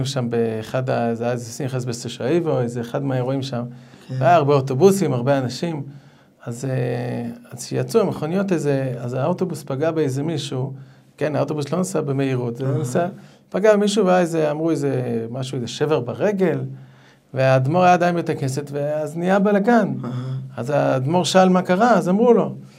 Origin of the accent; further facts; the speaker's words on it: Haifa, Haifa District, Israel; באמת בתור חיפאי, אז היינו הולכים הרבה בליל שבס